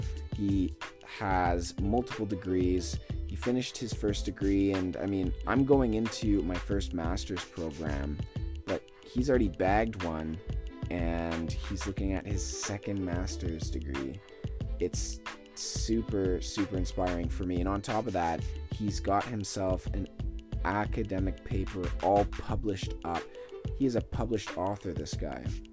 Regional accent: Calgary, Alberta, Canada; moved to my hometown of Calgary.

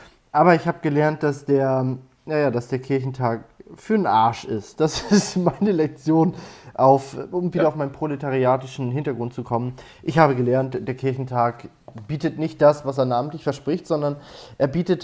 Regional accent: Germany; aber ich bin halt auch ein Deutscher, ich muss mich kritisch sehen.

